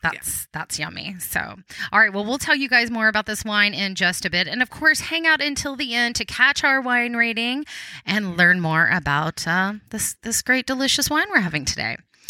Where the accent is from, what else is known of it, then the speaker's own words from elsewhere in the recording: Texas, United States; accent: Texas; I think my little Texas accent came out of there.